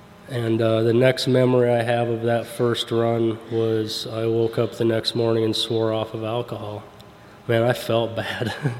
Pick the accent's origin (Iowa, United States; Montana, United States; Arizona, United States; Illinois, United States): Iowa, United States; Cedar Rapids; I'm from Cedar Rapids, Iowa.